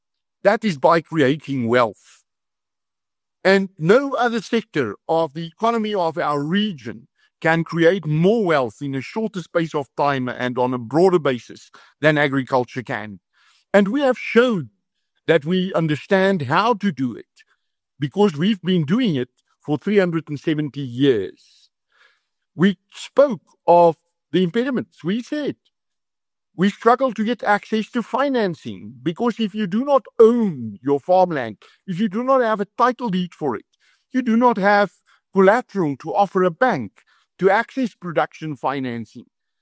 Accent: South Africa; us as farmers, as South African farmers, very specifically Afrikaner farmers, we do not claim that we understand Africa.

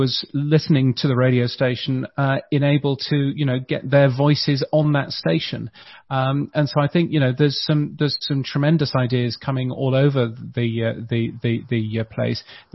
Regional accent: England, United Kingdom; accent: English; You know, you can tell from my English accent that I come from the UK. The UK has been doing some really fascinating work around personalized radio.

